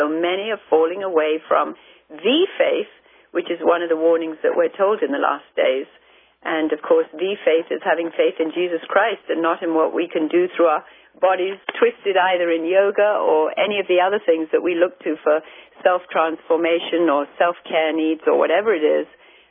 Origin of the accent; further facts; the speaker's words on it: India; moved away as an adult; I was born and raised in India, lived there for the first 20 years of my life